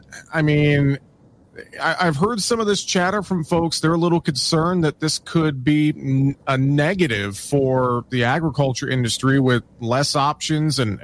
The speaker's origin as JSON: {"language": "English", "region": "Iowa", "country": "United States", "tie": "born or raised there", "said": "I think about the railroad that goes through my hometown in North Central Iowa."}